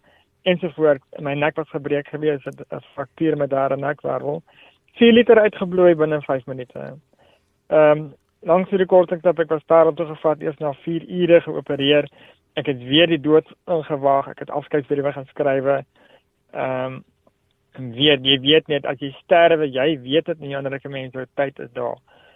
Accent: Western Cape, South Africa; Ek het groot geword in Portable in die Boland.

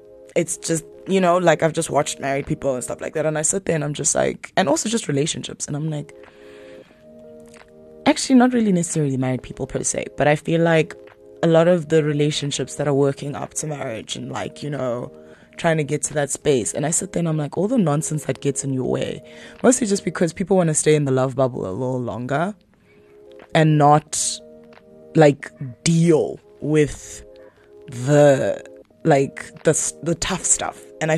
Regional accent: South Africa; So in other parts of Africa, obviously, me being a South African, there is actually a point about South Africa here.

